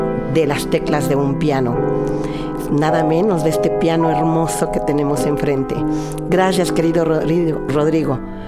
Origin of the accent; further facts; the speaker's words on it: Acapulco, Guerrero, Mexico; moved away as an adult; also born or lived in Iguala; now in Mexico City, Mexico; Criada en Acapulco y estudié también en Acapulco y trabajé en Acapulco. Pero bueno, la necesidad de seguir haciendo historia en nuestra vida, nos venimos hace 40 años aquí a México.